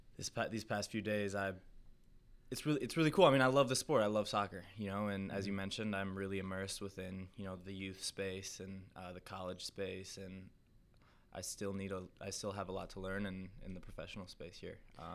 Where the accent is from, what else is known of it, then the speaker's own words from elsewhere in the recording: Madison, Wisconsin, United States; So I grew up in Madison, played Sixers since I was 8, 9 years old.